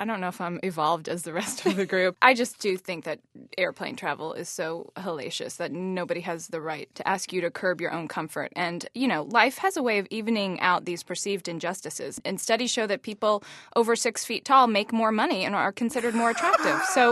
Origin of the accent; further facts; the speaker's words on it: the South, United States; Yes, I confess I am from the South, so there's money no better spent than on thick lashes.